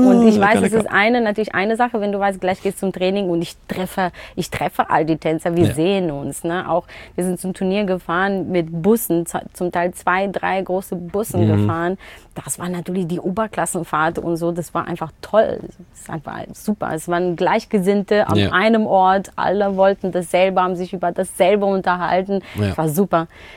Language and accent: German; Paderborn, North Rhine-Westphalia, Germany; Ja, wir kommen aus Paderborn